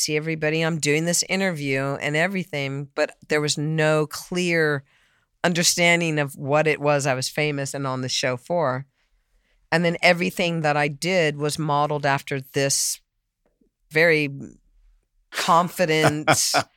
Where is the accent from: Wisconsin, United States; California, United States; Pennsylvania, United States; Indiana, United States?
California, United States; San Diego; also born or lived in Boston; I grew up in San Diego. I was born in Boston, but I was only 1 year, 1 year old, and then I moved to San Diego.